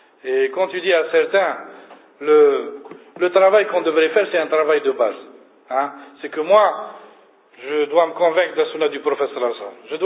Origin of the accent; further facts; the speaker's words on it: Algeria; On est des Algériens, on va tout faire. On a fait que des massacres.